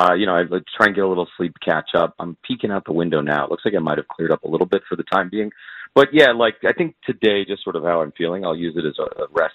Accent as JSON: {"language": "English", "region": "Florida", "country": "United States", "tie": "born or raised there", "said": "I grew up in South Florida, one of the most humid places in the country."}